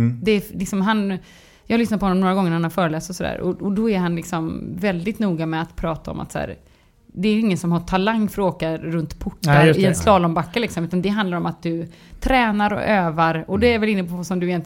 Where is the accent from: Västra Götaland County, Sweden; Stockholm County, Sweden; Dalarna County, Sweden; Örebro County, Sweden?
Västra Götaland County, Sweden; Gothenburg; men jag är göteborgare så jag låter det liksom, det får passera.